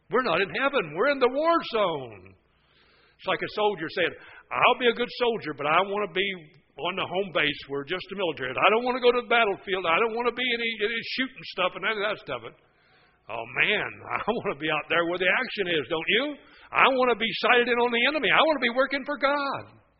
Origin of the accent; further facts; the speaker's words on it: West Virginia, United States; born there; I was born in West Virginia. I'm qualified to say that, right?